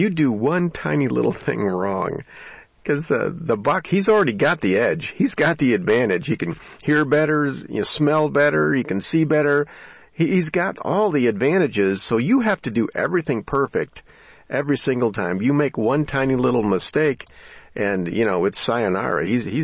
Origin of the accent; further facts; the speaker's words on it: Barry County, United States; I'm from Barry County, so that's okay. I mean, grew up on roadkill.